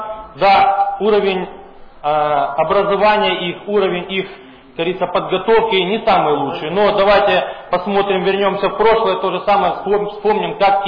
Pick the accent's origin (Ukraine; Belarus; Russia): Ukraine; я украинец, в Одессе я прохожу службу с 99 года, у меня здесь родились дети, я здесь живу